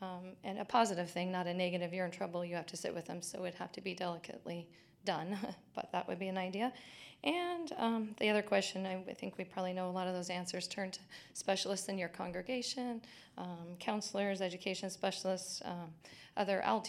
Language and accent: English; Salem, Oregon, United States; from Salem, Oregon, just close by.